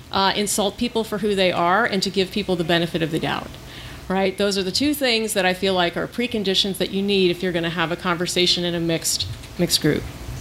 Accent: the South, United States; So I grew up in the South as a secular Jew, and during the time between when I was about 5 and when I was about 10

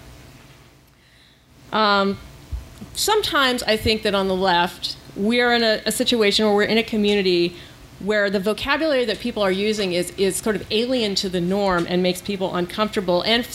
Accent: the South, United States; So I grew up in the South as a secular Jew, and during the time between when I was about 5 and when I was about 10

